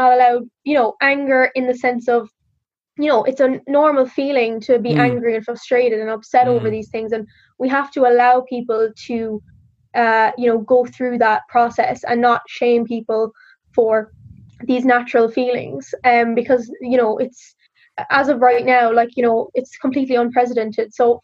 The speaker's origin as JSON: {"language": "English", "region": "Munster", "country": "Ireland", "said": "obviously I'm from West Cork, so it's only an hour and a half from here."}